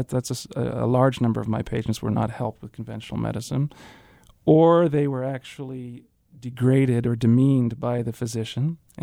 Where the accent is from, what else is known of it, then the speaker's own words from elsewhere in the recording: Switzerland; I grew up in Switzerland, and it is there that I was first exposed to the complementary medicine.